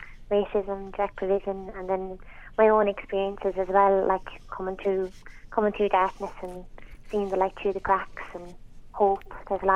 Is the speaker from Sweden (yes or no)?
no; Newbridge, Kildare, Ireland; now in Cork, Ireland; Well, I'm from Kildare originally. I'm from Newbridge, County Kildare, and I'm living in Cork at the moment. I'm here the last 6 or 7 years now, and I absolutely love it here.